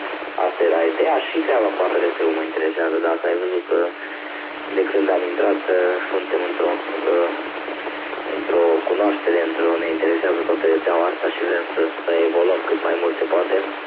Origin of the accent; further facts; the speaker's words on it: Sibiu, Sibiu County, Romania; știi că noi venim din Sibiu cu ani în urmă, din spate.